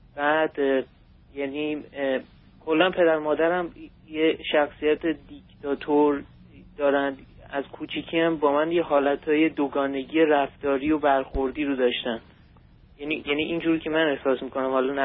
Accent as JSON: {"language": "Persian", "country": "Iran", "moved": "yes", "said": "چه از ایران و موقعی که اومدیم اینجا، الان حدود دو سال میشه ما اومدیم اینجا."}